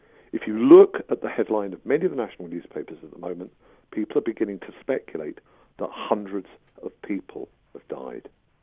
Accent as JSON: {"language": "English", "region": "London", "country": "United Kingdom", "said": "Now, I find all the politicking around this, as a Londoner, quite disgusting."}